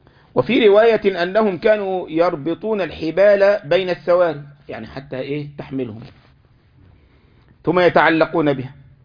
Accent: Egypt; هو طبعا أكثر أطول قراءة في رمضان هي عند الشيخ أسامة عندنا في مصر، واضح.

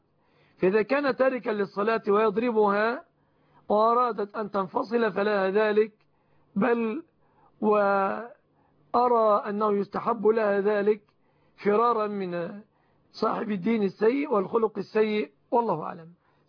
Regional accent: Egypt

